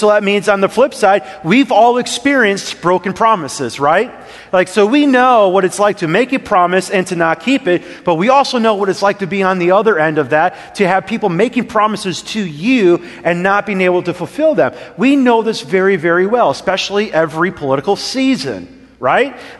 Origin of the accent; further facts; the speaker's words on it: Wisconsin, United States; I grew up Lutheran up in Wisconsin. I don't know if anybody in the South knows what Lutheran is, but I grew up Lutheran up north